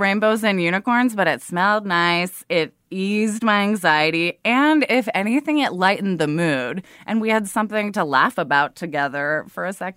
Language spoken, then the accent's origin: English; Portland, Oregon, United States; I grew up in Portland, Oregon, right at the edge of the city. There was a forest in my backyard with a creek running through it.